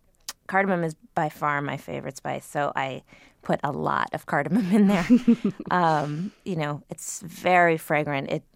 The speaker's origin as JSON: {"language": "English", "region": "Connecticut", "country": "United States", "tie": "born there", "said": "I was born in Connecticut and grew up there."}